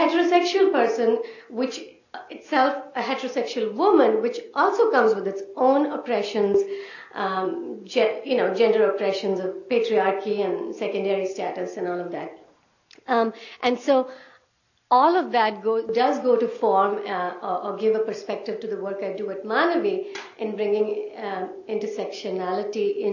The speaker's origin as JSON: {"language": "English", "country": "India", "tie": "born or raised there", "said": "Because I grew up as mainstream in India."}